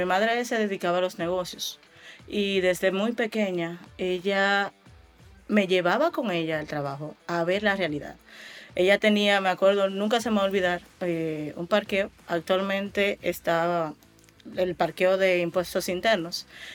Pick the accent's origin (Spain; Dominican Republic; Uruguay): Dominican Republic; me crié con las personas que trabajaban para mi familia, personas que se conocían desde pequeños del barrio, porque somos dominicanos